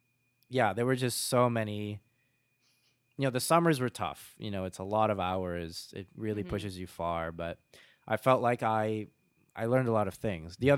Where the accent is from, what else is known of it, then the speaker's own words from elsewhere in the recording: Miami, Florida, United States; now in Chicago, United States; when I tell people that I'm from Miami, they always think I'm insane for moving to Chicago because of the weather.